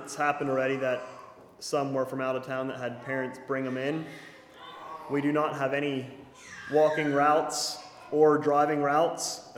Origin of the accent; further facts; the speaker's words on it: Shenandoah, Pennsylvania, United States; Y'all know we're from Shenandoah. I'm sure most of you, probably all of you, have been there at least once. A small coal town up about an hour north of here.